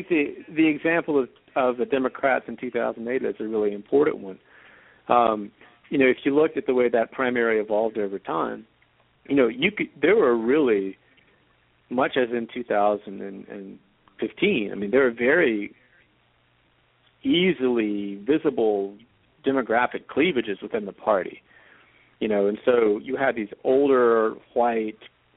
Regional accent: North Carolina, United States; this is a program located in the South, and I'm from North Carolina, so I know this area too.

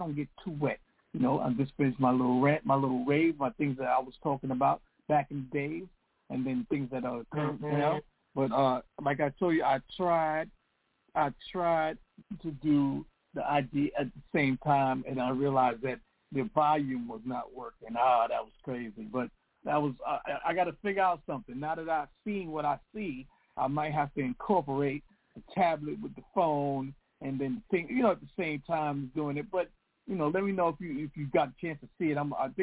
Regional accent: Jamaica; You know, I'm a Jamaican, and I hear Jamaican music all my life.

